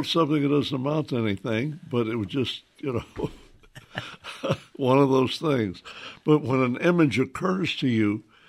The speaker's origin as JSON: {"language": "English", "region": "the South", "country": "United States", "said": "As a Southerner, I knew."}